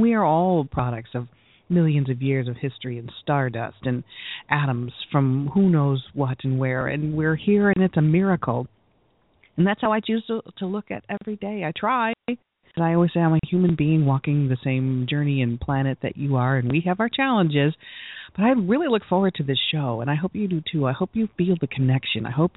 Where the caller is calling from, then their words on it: Michigan, United States; I come to you from Michigan, and our state rock is the Petoskey Stone.